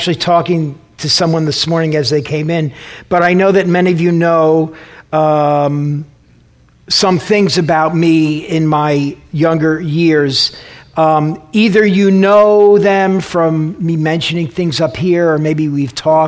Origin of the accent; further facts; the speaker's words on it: Queens, New York, United States; also born or lived in Sullivan County, New York; And when I started first grade, my family, we moved to Queens, New York. And so started first grade. I grew up in Bayside, Queens.